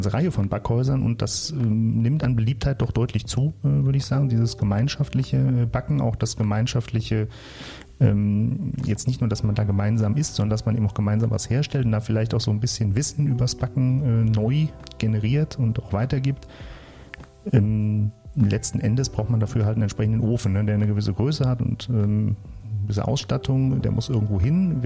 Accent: Hesse, Germany; also ich komme ja aus Südhessen, da kenne ich das auch nicht so.

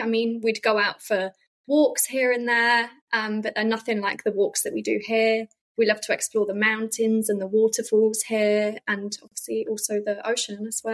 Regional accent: Leicester, East Midlands, United Kingdom; also born or lived in Australia; now in Cambridgeshire, United Kingdom; So in the UK, I was always living in Leicester, so the Midlands. And then when me and Jason came home from Australia together, we moved to Cambridgeshire.

